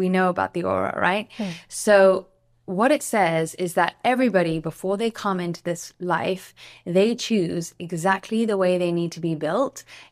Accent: London, United Kingdom; You know, I grew up in London, and London is the most mixed city in the entire world.

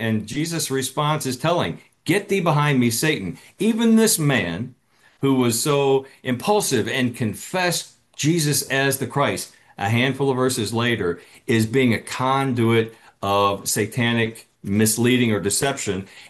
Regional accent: United States; born there; And yet I'm an American and consider myself blessed to have been born in this land.

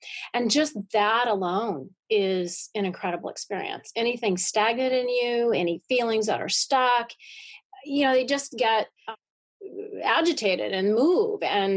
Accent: Havre, Montana, United States; Right, but in the center of the state, below the Canadian border, in the plains, Farmville.

